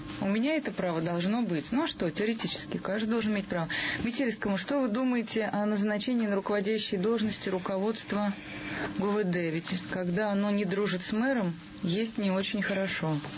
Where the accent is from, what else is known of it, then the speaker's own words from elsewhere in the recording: Moscow, Russia; Я москвич.